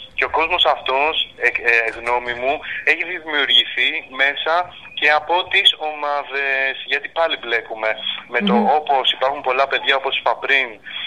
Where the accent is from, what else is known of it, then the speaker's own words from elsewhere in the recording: Peristeri, Attica, Greece; εγώ προσωπικά, να το πω, που είμαι και από το Περιστέρι